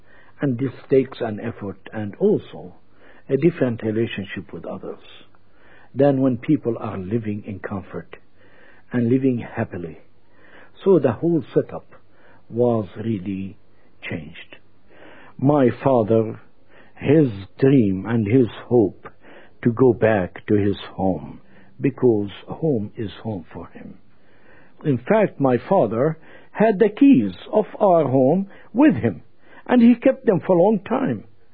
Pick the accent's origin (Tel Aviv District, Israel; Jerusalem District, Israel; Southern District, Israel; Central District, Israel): Central District, Israel; Lod; now in Ramallah, Palestine; My hometown where I was born, Lydda, Palestine, and now it's called Lydda, Israel. We were evicted of our home in 1948 when the Israelis took over my hometown, and we came here to Ramallah on the West Bank.